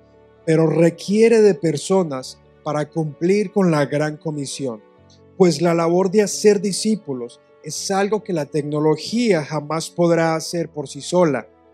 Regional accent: Colombia; Por lo menos en mi país decimos, si en Estados Unidos llueve, en Colombia no escampa.

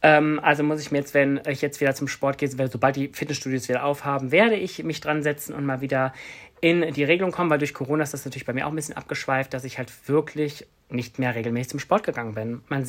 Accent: Bonn, North Rhine-Westphalia, Germany; born there; now in Cologne, Germany; Ich wohne in dem wunderschönen Köln. Ich bin gebürtiger Bonner, also gar nicht so weit von hier.

